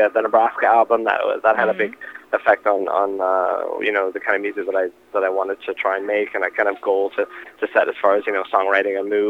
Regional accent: Victoria, British Columbia, Canada; also born or lived in Montreal; my formative years were spent in the punk scene in British Columbia, and you know, growing up in Victoria

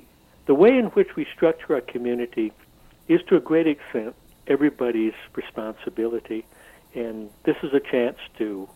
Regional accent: Coaticook, Quebec, Canada; I was born in Quaticook, mm-hmm. and I grew up here. I was educated a little bit all over the country

